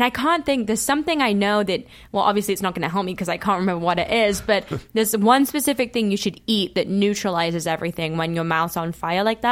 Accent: Sheffield, Yorkshire and the Humber, United Kingdom; I'm from Sheffield.

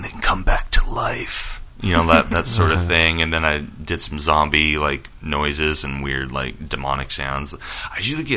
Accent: Oregon, United States; I'm from Oregon. It rains, like, 9 months out of the year, so the air is always really clean.

